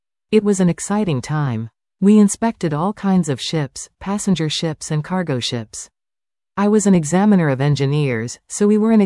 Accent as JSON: {"language": "English", "town": "Toronto", "region": "Ontario", "country": "Canada", "tie": "born or raised there", "said": "I grew up in Toronto."}